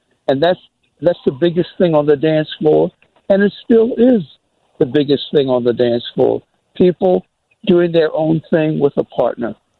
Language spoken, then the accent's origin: English; South Carolina, United States; born there; But when I was 4 years old, I was born in South Carolina, and my mother took me to the Georgetown County Fair in Georgetown County, South Carolina.